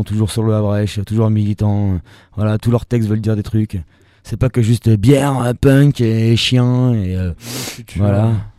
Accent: Normandy, France; je suis normand et si je suis marié avec une bretonne

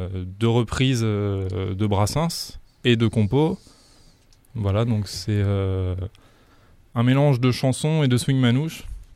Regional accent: Auvergne-Rhône-Alpes, France; Je suis originaire de l'Isère, au-dessus. Et donc, ouais, après je connais bien le coin, la Drôme, je suis venu souvent.

